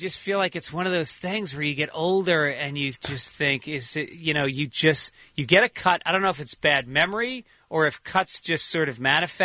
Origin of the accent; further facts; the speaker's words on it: Ireland; I'm Irish. Irish people, we look like baby faces until guys hit, like, 36.